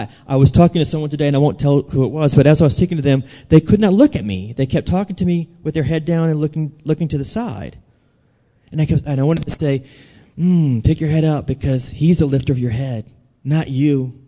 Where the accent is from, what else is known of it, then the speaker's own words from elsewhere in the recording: New Orleans, Louisiana, United States; I kind of did because I'm from New Orleans and everybody was Catholic. So all my family's Catholic.